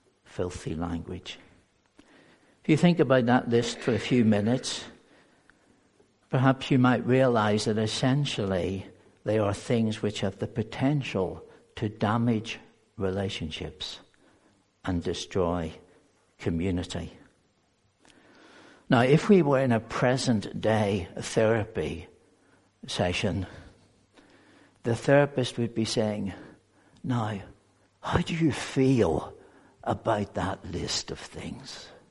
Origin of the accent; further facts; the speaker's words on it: England, United Kingdom; I know we're English, and we don't get that excited except the football matches or rugby matches